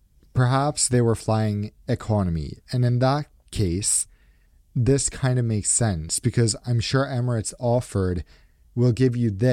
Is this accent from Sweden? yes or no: yes; Gothenburg, Västra Götaland, Sweden; English is a second language; I grew up in Gothenburg, where this is the most common thing.